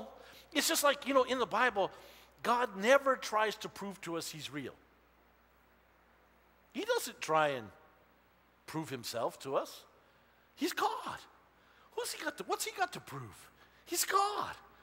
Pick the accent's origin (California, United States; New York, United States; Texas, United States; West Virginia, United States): California, United States; Los Angeles; Me too. I was born in East L.A.